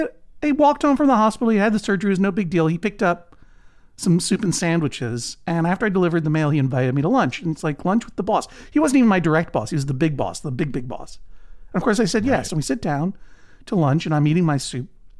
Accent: New England, United States; And this colleague said, oh, well, where are you from again? And I said, New England.

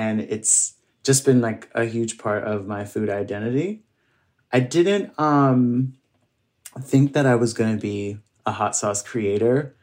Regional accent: New York City, New York, United States; So as you said, my family's from Barbados and I grew up here in New York City.

